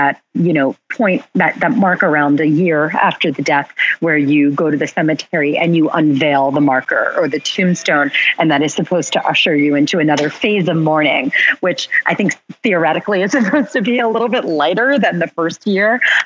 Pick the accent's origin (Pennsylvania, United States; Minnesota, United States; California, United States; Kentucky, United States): Pennsylvania, United States; Philadelphia; now in New York, United States; I'm from Philadelphia. They were living in Philadelphia. My dad was living in Philly. I was still living in New York, where I still am.